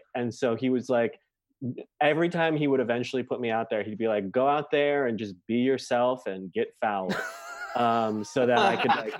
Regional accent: Chicago, Illinois, United States; I was just like a 15-year-old who like was obviously gay, but like wanted to play basketball because I grew up in Chicago in the 90s.

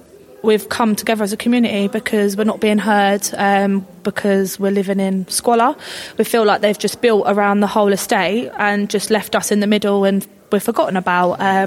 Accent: Barnet, London, United Kingdom; we've all born and bred in Barnet, lived here.

